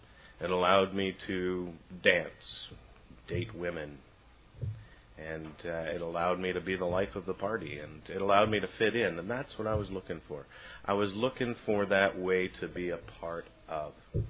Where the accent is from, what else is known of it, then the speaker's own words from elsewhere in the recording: Canada; accent: Canadian; I hope you all can understand me with my Canadian accent, eh?